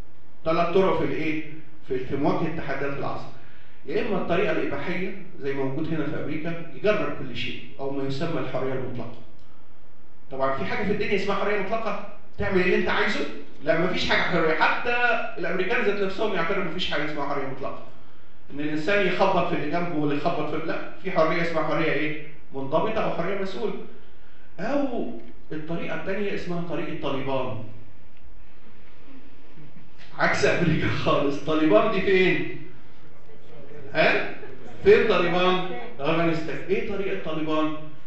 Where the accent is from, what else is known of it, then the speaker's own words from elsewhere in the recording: Egypt; يحجبوا البنات عندنا في مصر